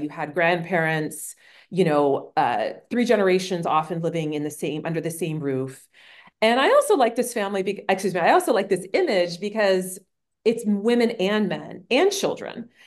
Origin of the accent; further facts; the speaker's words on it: Los Angeles, California, United States; despite the fact that I was born in Los Angeles and I, you know, this has really been what I've known for most of my life, growing up